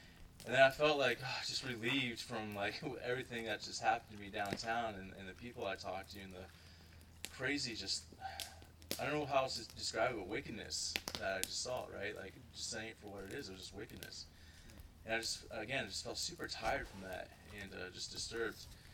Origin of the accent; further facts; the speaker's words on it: Ohio, United States; are you Russian? I was like, no, I'm this guy from Ohio. I'm not Russian. And I told him, you know, my family's Serbian